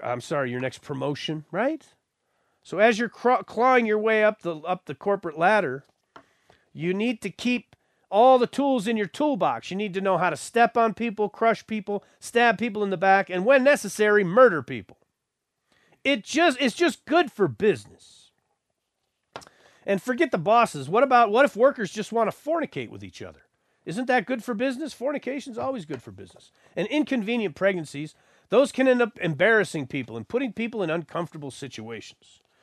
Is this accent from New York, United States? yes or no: yes; Buffalo, New York, United States; born there; I was born in Buffalo